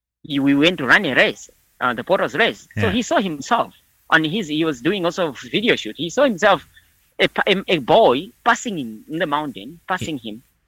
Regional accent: Mulanje, Southern Region, Malawi; I'm from Mulanje. Mulanje is one of the, it's 3,000, it's one of the largest mountain in Malawi and said in Africa.

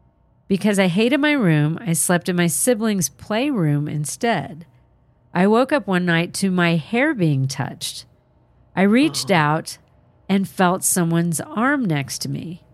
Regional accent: the South, United States; And growing up in the South, we were all aware of slavery

